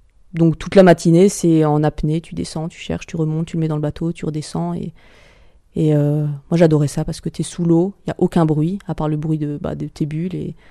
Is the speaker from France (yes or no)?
yes; France; C'est pas comme chez nous en France où tu... Ah tiens, ce week-end on ira skier là-bas.